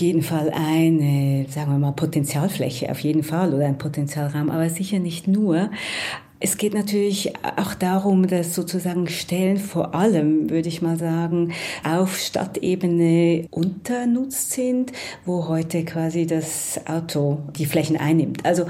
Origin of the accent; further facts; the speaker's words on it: Switzerland; Also ich komme aus der Schweiz und bin sozusagen groß geworden mit einem unglaublich gut funktionierenden öffentlichen Verkehr.